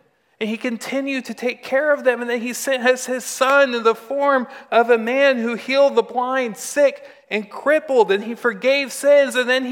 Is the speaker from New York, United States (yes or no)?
no; Texas, United States; And growing up in the Texas Panhandle, it's a very windy region of our great state of Texas.